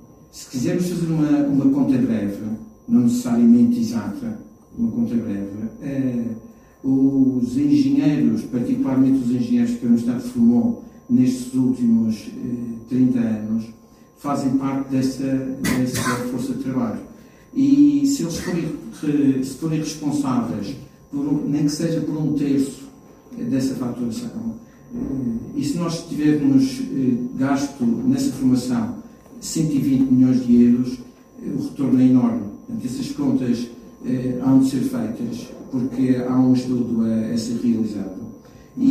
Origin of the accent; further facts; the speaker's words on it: Madeira, Portugal; Nós, como madeirenses